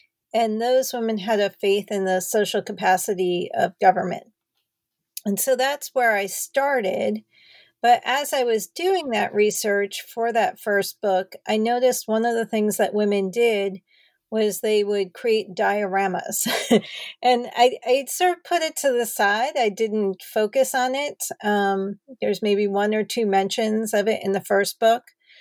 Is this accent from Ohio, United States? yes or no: no; New Jersey, United States; So I've traveled around the country. I started off growing up in New Jersey.